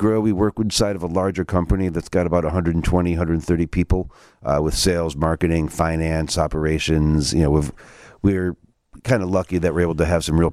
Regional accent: Kalamazoo, Michigan, United States; now in Chicago, United States; Yeah, well, we think, and Kalamazoo's actually my hometown.

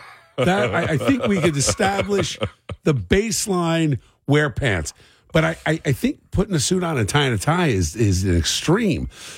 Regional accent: Cherry Hill, New Jersey, United States; We had a neighbor when I was growing up in Cherry Hill.

